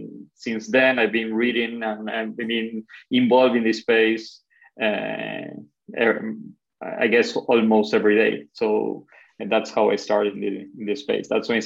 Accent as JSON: {"language": "English", "country": "Argentina", "moved": "as an adult", "lives_now": "Chile", "said": "I live in Chile. I'm actually from Argentina, but I've been living in Chile for the past 13 years."}